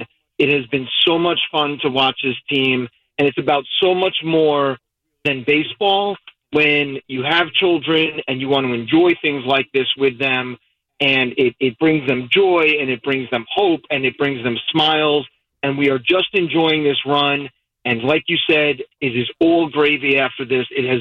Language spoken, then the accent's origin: English; Queens, New York, United States; I grew up in Queens. I've bled orange and blue my entire life.